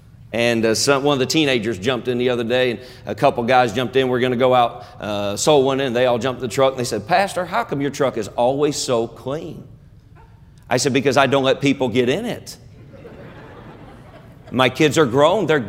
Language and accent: English; North Carolina, United States; I'm from North Carolina.